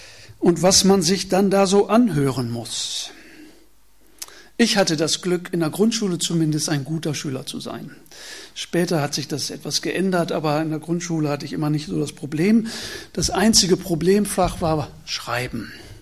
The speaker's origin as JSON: {"language": "German", "region": "North Rhine-Westphalia", "country": "Germany", "said": "bei uns in Westfalen sagt man Idötz oder Döpken"}